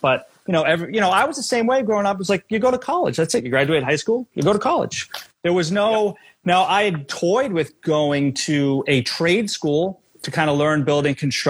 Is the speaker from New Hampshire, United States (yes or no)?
yes; New Hampshire, United States; also born or lived in Boston / Cape Cod; I was born in Boston in Quincy City Hospital. And then we lived down on the Cape until I was 10 and then moved to New Hampshire.